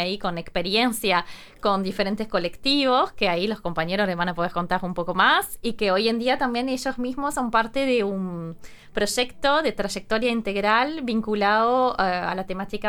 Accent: France; Spanish is a second language; now in Argentina; hay ningún misterio que con esta R que voy pronunciando, que me sale tan bien. Soy de Francia.

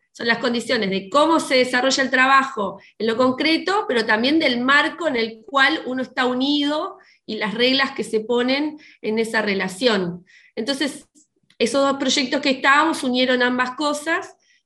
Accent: Uruguay; somos ingobernables los uruguayos.

